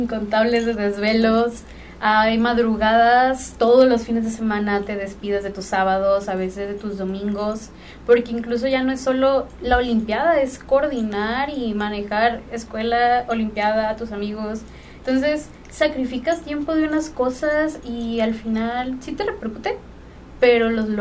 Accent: Guasave, Sinaloa, Mexico; pues primeramente vengo de Guasave

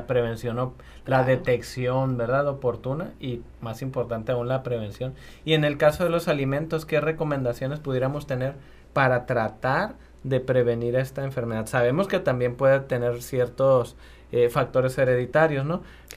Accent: Mexico; a mí me encantan las tortillas, como buen mexicano.

